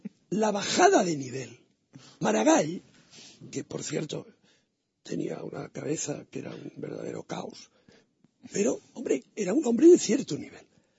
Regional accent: Catalonia, Spain; yo, como catalán que soy

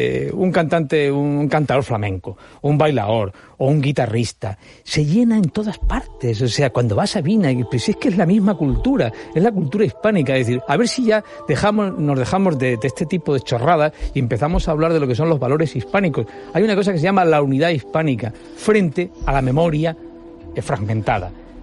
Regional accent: Bolivia; es que a mí, es que soy de Bolivia

